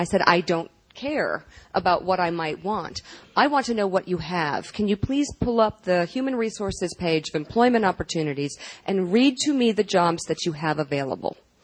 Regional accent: Washington, District of Columbia, United States; Look, we grew up in Washington, and Joe loves to paint a picture of an elitist background with lots of summers and weekends in the south of France.

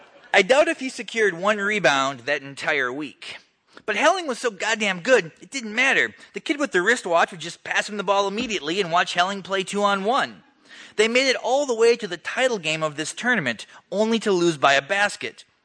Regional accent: North Dakota, United States; I'm also from North Dakota.

